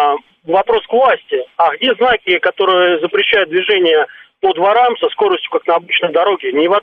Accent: Moscow, Russia; Я также из Куркина, как предыдущий товарищ.

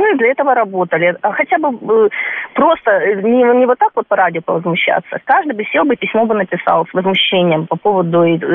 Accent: Far East, Russia; Я сама с Дальнего Востока

